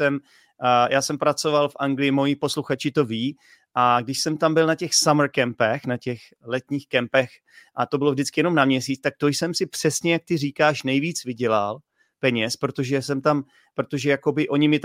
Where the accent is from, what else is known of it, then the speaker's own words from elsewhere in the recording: Poděbrady, Central Bohemian Region, Czechia; No ale já jsem teda z Poděbrad, jestli víš, kde jsou Poděbrady.